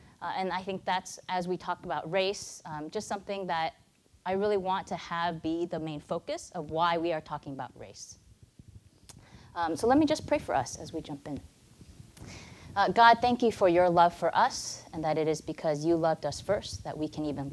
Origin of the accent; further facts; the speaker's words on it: Santa Barbara, California, United States; So I'm Chinese, Taiwanese American. My parents were immigrants from Taiwan. And I was born in Santa Barbara.